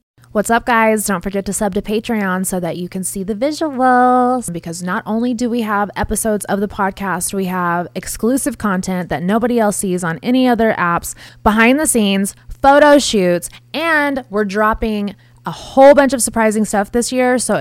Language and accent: English; Houston, Texas, United States; So how long have you been in Houston? Because I'm from Houston.